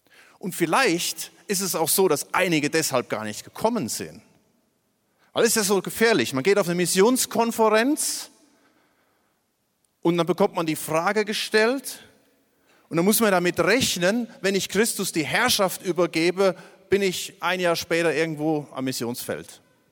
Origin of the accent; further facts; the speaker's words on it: Hesse, Germany; Ich komme aus dem Dill-Kreis. Das hört man an dem L und an dem R. Das ist am Rande des Siegerlandes, des pietistischen Siegerlandes.